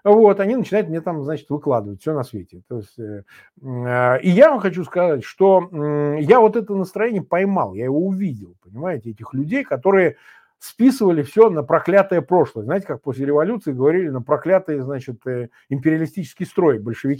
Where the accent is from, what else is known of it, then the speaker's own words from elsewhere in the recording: Russia; Мы вот из России